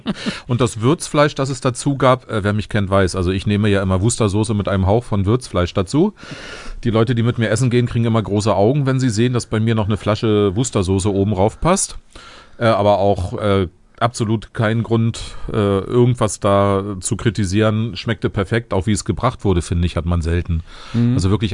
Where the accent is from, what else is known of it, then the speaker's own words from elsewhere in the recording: Mecklenburg-Vorpommern, Germany; Ich bin Mecklenburger